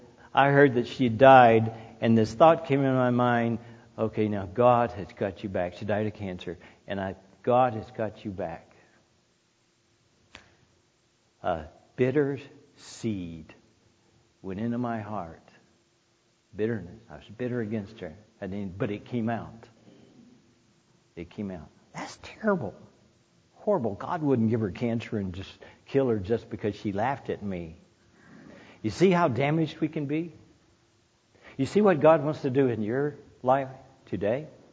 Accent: the South, United States; I grew up in the South. Education is a big deal down there to go get you a degree in all this stuff.

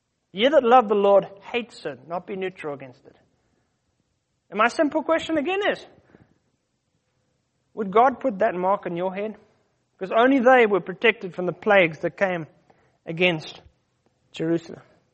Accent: South Africa; When I grew up in South Africa

